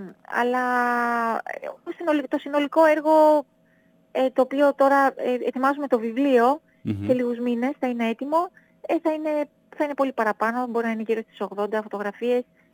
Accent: Thessaloniki, Central Macedonia, Greece; και στη γειτονιά που ζούσα στη Θεσσαλονίκη και στο χωριό μου πάρα πολύ, όλα τα καλοκαίρια

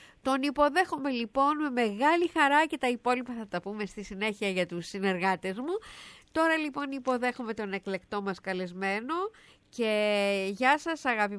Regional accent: Thessaloniki, Central Macedonia, Greece; εγώ έχω μια ιδιαίτερη σχέση με τη Θεσσαλονίκη, μην τα λέμε τώρα. Είμαι Θεσσαλονικιά

